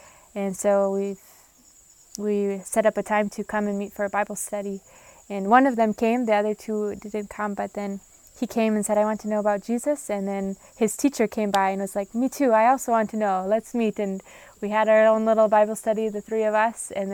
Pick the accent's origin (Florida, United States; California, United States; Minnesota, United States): Minnesota, United States; St. Paul; I'm from St. Paul, Minnesota.